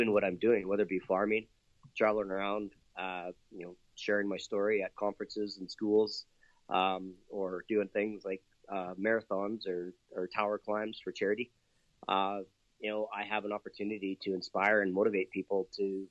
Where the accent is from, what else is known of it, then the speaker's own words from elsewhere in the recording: Alberta, Canada; So, yeah, I'm from Canada, southern Alberta, about an hour south of Calgary.